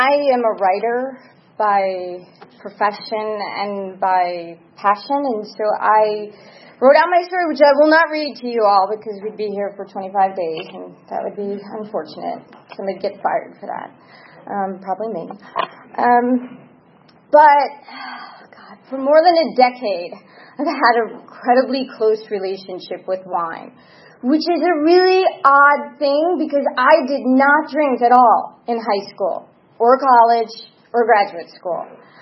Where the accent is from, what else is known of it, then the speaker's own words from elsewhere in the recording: New Jersey, United States; Yeah, I'm from New Jersey. I didn't want anything